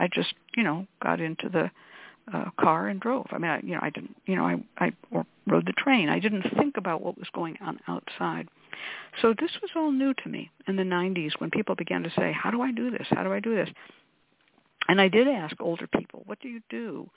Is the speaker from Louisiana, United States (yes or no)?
no; California, United States; I grew up in California. So we have winters, and, you can go up the mountain and look at the snow if you want to, or even ski on it if you want to. But I lived in the Bay Area